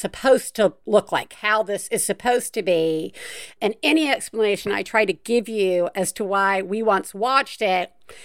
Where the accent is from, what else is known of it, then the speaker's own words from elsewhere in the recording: Deep South, United States; Like, I grew up in the Deep South, and we, you know, I was not normal then.